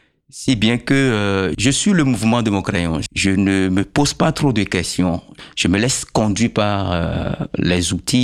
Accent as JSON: {"language": "French", "town": "Abomey", "region": "Zou", "country": "Benin", "tie": "born or raised there", "said": "il faut reconnaître aussi que j'ai grandi à Abomey où il y a pas mal de cérémonies qui se passent."}